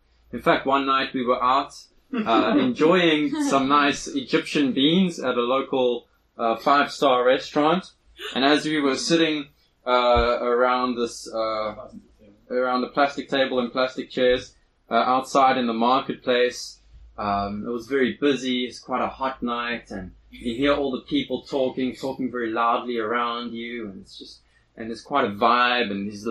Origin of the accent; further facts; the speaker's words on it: South Africa; And I asked him, he said, oh, where are you from? I said, we're from South Africa.